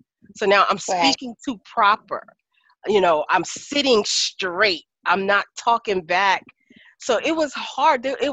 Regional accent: Queens, New York, United States; I came from Queens, from attending Catholic school to going to the Bronx to a public school. That was a culture shock.

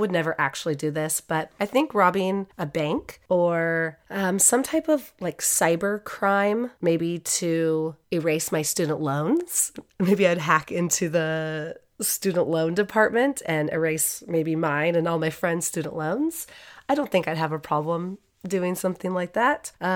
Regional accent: Eureka, California, United States; So I'm from Eureka, and I live in a part of Eureka called Cutton.

